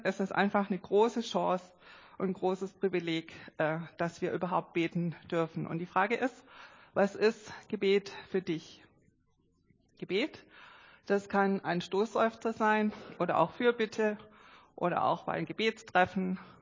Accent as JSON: {"language": "German", "town": "Lorch", "country": "Germany", "said": "Ich komme aus Lorch und da bin ich auch in der Gemeinde gewesen"}